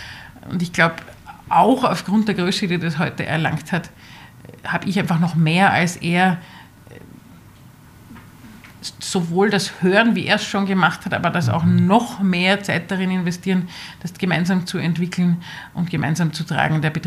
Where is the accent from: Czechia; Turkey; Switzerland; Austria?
Austria; Wir sind Österreicher